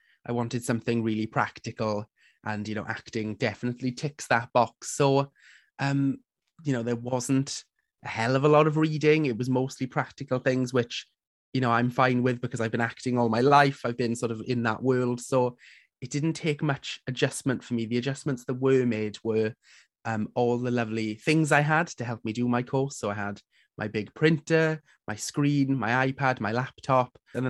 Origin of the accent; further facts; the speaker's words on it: Port Talbot, Wales, United Kingdom; And I'm from Port Talbot, which is South Wales, so my university was about 40 minutes down the road